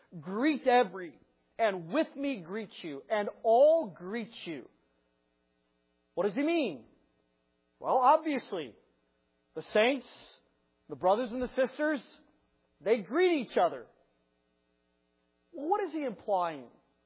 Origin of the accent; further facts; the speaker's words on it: Chicago, Illinois, United States; Of course, I grew up in Chicago. All of my loyalties from an athletic standpoint are towards Chicago.